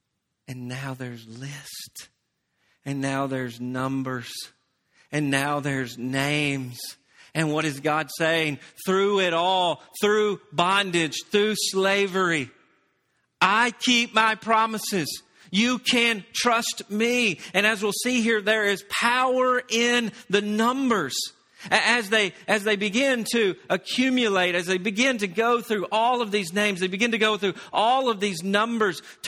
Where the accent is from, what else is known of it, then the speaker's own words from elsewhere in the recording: Tennessee, United States; Now, I'm from Tennessee and I love going to Neyland Stadium.